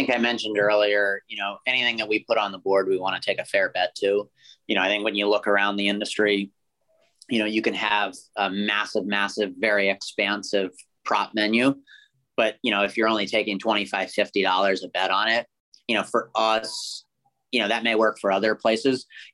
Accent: East Coast, United States; now in Las Vegas, United States; I grew up on the East Coast, you know, didn't kind of understand everything that went on in terms of the gambling world and Las Vegas.

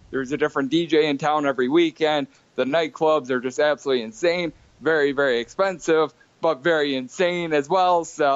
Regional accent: Wisconsin, United States; now in Las Vegas, United States; Also, I am from Wisconsin. During the winters, it snows. In Vegas, I don't have to shovel.

